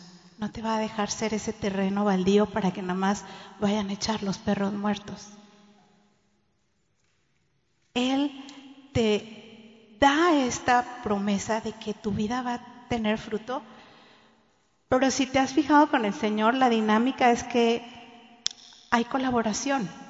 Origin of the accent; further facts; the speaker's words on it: Monterrey, Nuevo León, Mexico; los que somos de Monterrey siempre decimos Monterrey, Nuevo León, pero bueno, nací en Monterrey y toda mi niñez la viví ahí.